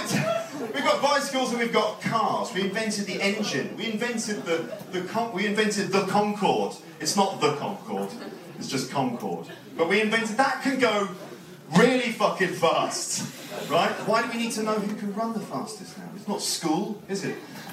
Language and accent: English; London, United Kingdom; born there; I was born in London.